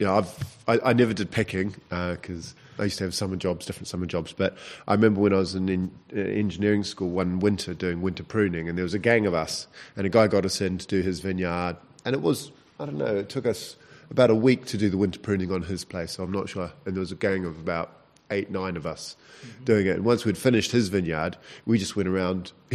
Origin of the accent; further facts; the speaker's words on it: New Zealand; I'm from New Zealand, and a lot of students from my town used to go up Central Otago